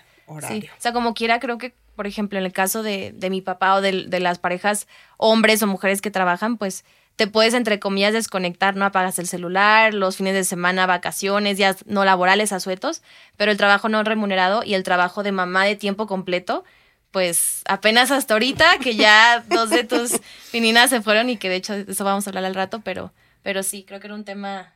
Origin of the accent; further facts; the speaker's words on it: Culiacán, Sinaloa, Mexico; nosotras somos de Culiacán, y en el norte, saludos a toda la gente del norte